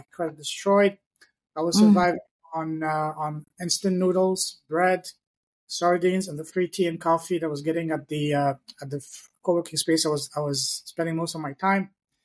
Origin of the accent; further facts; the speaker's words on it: France; also born or lived in Afghanistan; I grew up in France.